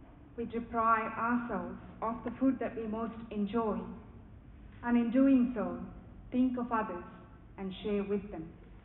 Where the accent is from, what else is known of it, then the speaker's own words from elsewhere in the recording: South India, India; English is a second language; Back in my home country in southern India, each Ash Wednesday service, every family receives a piggy bank made from clay.